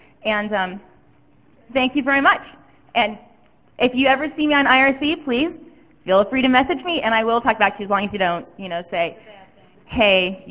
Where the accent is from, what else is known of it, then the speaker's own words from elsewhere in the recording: California, United States; I'm from California, and I was reading an article in this month's California Computing News